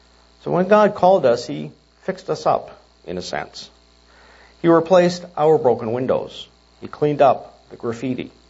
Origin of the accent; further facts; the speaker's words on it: Richmond Hill, Ontario, Canada; I remember growing up in Richmond Hill, Ontario, just north of Toronto, not far from a number of greenhouses. Richmond Hill at that time was known as the Rose Capital of Canada.